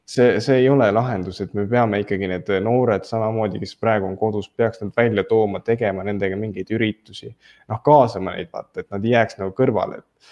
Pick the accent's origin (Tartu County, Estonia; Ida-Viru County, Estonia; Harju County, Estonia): Tartu County, Estonia; Tartu; kuna ma olen ikkagi Tartust pärit